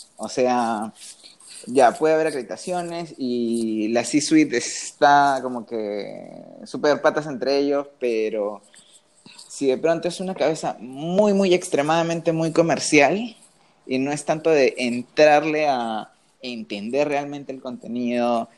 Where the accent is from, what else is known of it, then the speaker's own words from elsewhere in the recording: Peru; now in Chicago, United States; tal vez más el tema, como quien dice, como peruana en Chicago, metida en esta industria